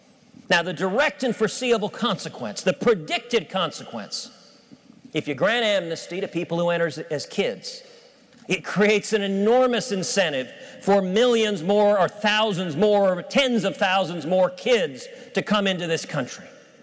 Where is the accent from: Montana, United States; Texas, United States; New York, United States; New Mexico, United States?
Texas, United States; My home state of Texas, we are seeing a humanitarian crisis play out on the border.